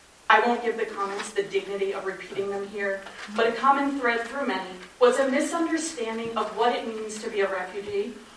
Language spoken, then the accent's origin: English; Maine, United States; I was born in Maine, right here in the Mid-Coast, and have lived here all of my life except for 1 year.